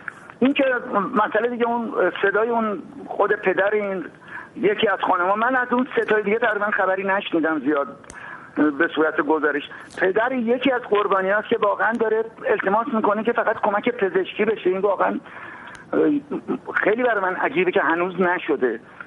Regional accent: Iran; تقاضای من به عنوان یه ایرانی اینه که

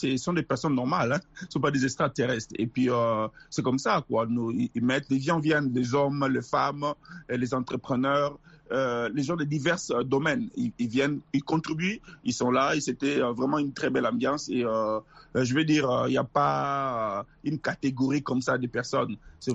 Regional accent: DR Congo; mon pays d'origine, la RDC.

